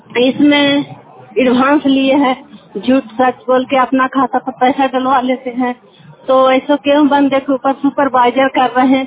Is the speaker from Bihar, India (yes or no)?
yes; Bihar, India; मैं बिहार के रहने वाला हूँ। आई एम फ्रॉम काठन में रहते हैं।